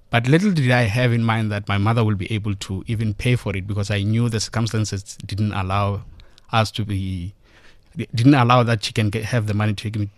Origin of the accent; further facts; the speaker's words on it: Bushbuckridge, Mpumalanga, South Africa; So, Gareth, I grew up in Bushbuck Ridge. I come from a family of seven children, raised by a single mom who used to teach at primary school.